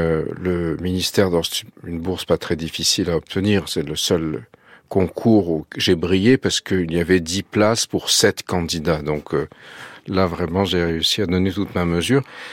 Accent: Nice, Provence-Alpes-Côte d'Azur, France; also born or lived in Menton; mon enfance méditerranéenne à Nice et à Menton, où j'avais une arrière-grand-mère très très pieuse. Mes parents étaient communistes et moi j'étais athée, je le suis toujours

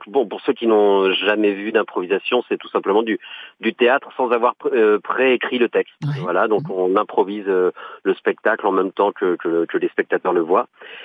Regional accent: Brittany, France; now in Nancy, France; Moi, je viens de Bretagne, j'avais découvert l'improvisation là-bas. Et en arrivant à Nancy, j'avais envie de faire de l'impro

